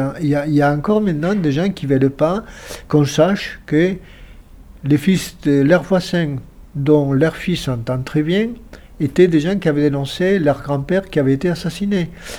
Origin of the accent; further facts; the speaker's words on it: Galicia, Spain; now in France; Les deux, mais plus galicien, parce que quand je parle espagnol, vous le sentez, j'ai un accent.